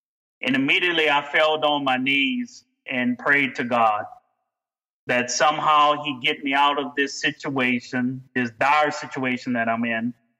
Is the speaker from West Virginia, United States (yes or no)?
no; Louisiana, United States; born there; And I was born in South Louisiana in a household. My parents were educators.